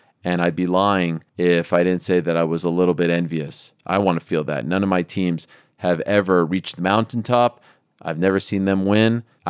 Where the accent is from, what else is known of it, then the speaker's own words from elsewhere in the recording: Montreal, Quebec, Canada; when I was a kid growing up in Montreal